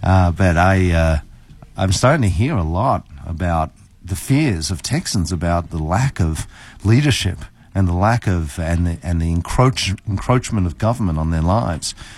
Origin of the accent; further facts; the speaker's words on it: Melbourne, Victoria, Australia; moved away as an adult; now in Los Angeles, United States; I grew up in Melbourne, Australia.